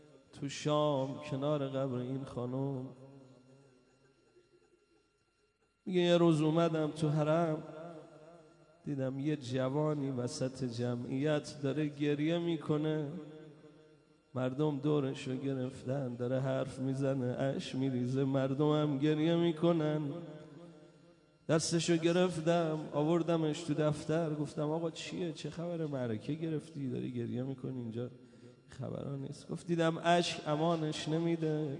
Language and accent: Persian; Iran; گفتم بیبی من از ایران اومدم، اگه داداشم و شفا ندی دیگه تو حرمت نمیام، باد غر می کنم، بر می گردم ایران.